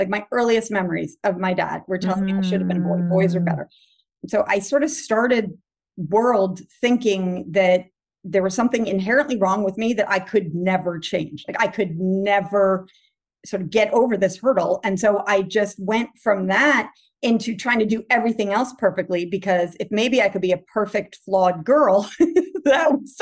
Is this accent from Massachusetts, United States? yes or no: yes; Massachusetts, United States; now in Virginia, United States; I grew up in Massachusetts and then moved down to Virginia and raised my boys in Virginia on the East Coast of America.